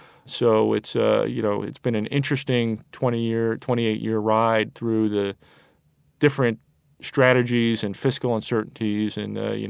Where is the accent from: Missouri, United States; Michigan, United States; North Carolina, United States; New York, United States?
New York, United States; So I'm originally from New York.